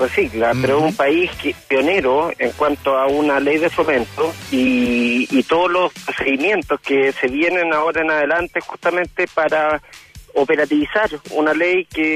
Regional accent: Chile; Como el último consumidor somos todos los chilenos, los que vamos a pagar somos nosotros.

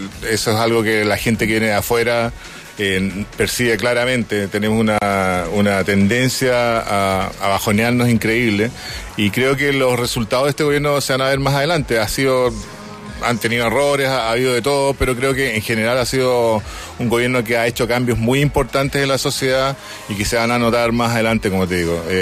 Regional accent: Chile; así somos los chilenos, pero tenemos un buen país, yo amo Chile, soy muy feliz de ser chileno

